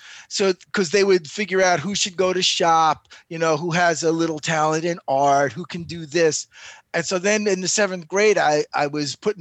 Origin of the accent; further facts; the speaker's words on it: Astoria, New York, United States; I grew up in Astoria, Queens.